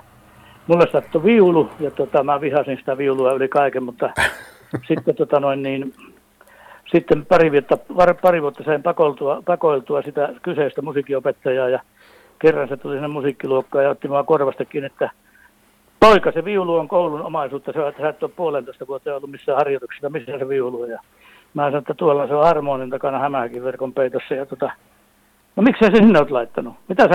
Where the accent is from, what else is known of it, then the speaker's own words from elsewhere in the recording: Ludvika, Dalarna County, Sweden; born there; minähän olen muuten sillä puolella syntynyt. Mä olen syntynyt Ludvikassa Taalaimaalla.